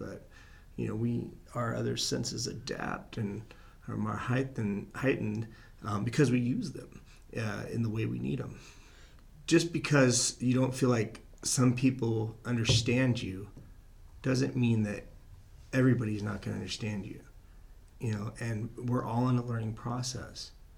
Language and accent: English; Palo Alto, California, United States; born there; also born or lived in San Francisco / Florida / Connecticut / Oregon; I was born in Palo Alto, California, but my family moved around a lot. We've been to various places, San Francisco and Florida, back and forth, and Connecticut, and somehow we wound up back here in Southern Oregon